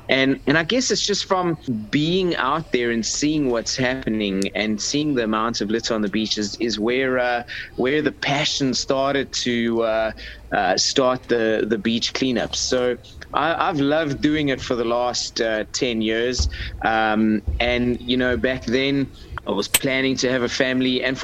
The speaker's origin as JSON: {"language": "English", "region": "Free State", "country": "South Africa", "tie": "born or raised there", "lives_now": "Cape Town, South Africa", "said": "I grew up in the Free State of all places and moved to Cape Town about 20 years ago"}